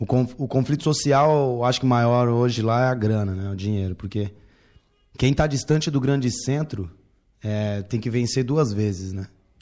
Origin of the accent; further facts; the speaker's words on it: São Paulo, Brazil; Então, a gente vem da periferia de São Paulo, né? Do centro de São Paulo até onde a gente mora, mais ou menos 2 horas